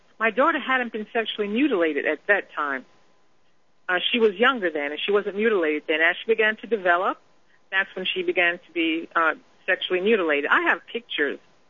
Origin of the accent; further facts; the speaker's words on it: New York, United States; now in New Jersey, United States; I haven't registered in New Jersey yet, since I'm from New York, but I am going to vote in New Jersey.